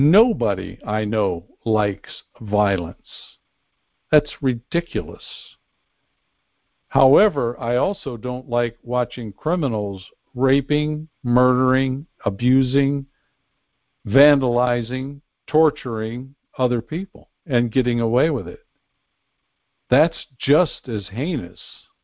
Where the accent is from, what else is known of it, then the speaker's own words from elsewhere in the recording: Pennsylvania, United States; I saw that not far from where I grew up in Pennsylvania is one of the areas that are being hit by violence here lately